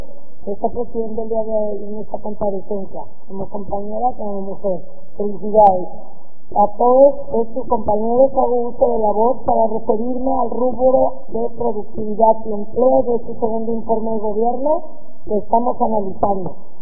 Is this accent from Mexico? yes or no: yes; Acaponeta, Nayarit, Mexico; del cual yo soy de Acaponeta